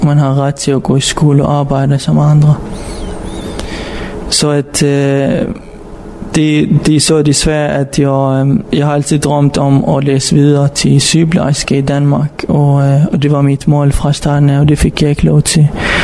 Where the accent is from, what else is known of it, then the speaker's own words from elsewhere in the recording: Baghdad, Baghdad Governorate, Iraq; Danish is a second language; now in Denmark; Jeg kommer fra Irak. Fra Bagdad.